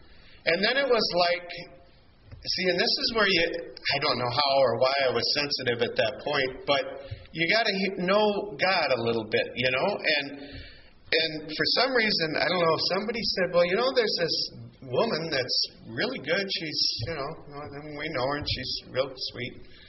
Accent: Iowa, United States; also born or lived in Minnesota; live, and I think it happened to be a Lutheran church, which I was brought up in. You know, and when we moved from Iowa to Minnesota, you had to find a Missouri Senate church, you know, to belong to.

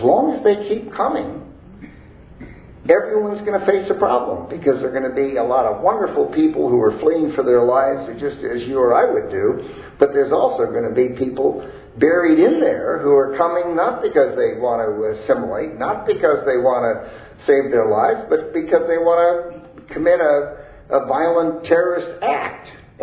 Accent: Midwest, United States; Yeah, I'm from the Midwest, and I'm a perennial optimist.

